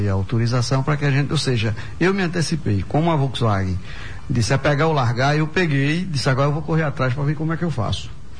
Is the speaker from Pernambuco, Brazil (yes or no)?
yes; Ouricuri, Pernambuco, Brazil; De onde eu sou... De onde eu nasci.